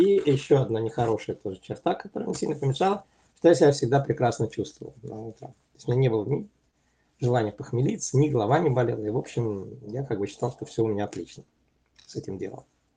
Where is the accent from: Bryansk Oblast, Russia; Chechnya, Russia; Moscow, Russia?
Moscow, Russia; потому что сам я из Москвы.